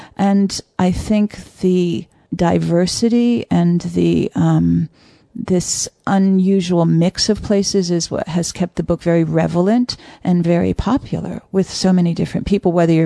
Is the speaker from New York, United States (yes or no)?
yes; New York City, New York, United States; As an East Coaster, it's interesting to me. I'm from New York City.